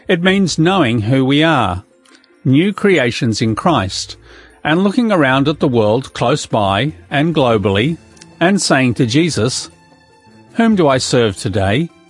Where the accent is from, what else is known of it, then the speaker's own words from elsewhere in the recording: Australia; accent: Australian; now in Great Britain; As you can hear from my voice, although I live in Great Britain, I am not from here. My Australian accent gives me away the moment I open my mouth. I live here